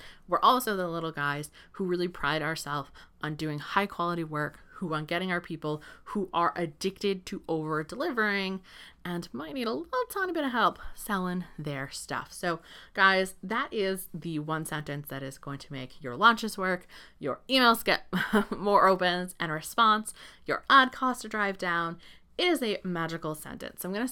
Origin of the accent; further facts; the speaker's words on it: New England, United States; So I'm from New England in the United States. And here, like, baseball is really big. You hear it in my voice.